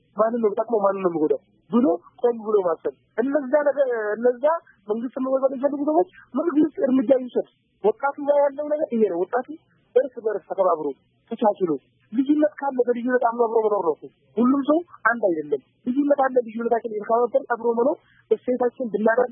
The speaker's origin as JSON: {"language": "Amharic", "region": "Dire Dawa", "country": "Ethiopia", "tie": "born or raised there", "said": "ድሬዳዋ ሲባል የፍቅር ሀገር ነች። የፍቅር ተምሳሌት ድሬዳዋ። እኛም በዛው ነው ያደግነው። ይሄ ሙስሊም ይሄ ክርስቲያን ሳይባል ነው አንድ ልብስ እየለበስን አብረን እየተጫወትን አብረን ያደግነው።"}